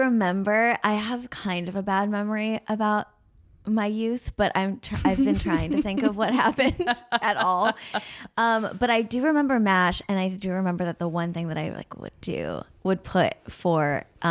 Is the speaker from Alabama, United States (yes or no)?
no; Burlington, Vermont, United States; I'm from Vermont, but I am from Burlington, Vermont. And so I feel like it's the city. I'm like, I'm a city girl.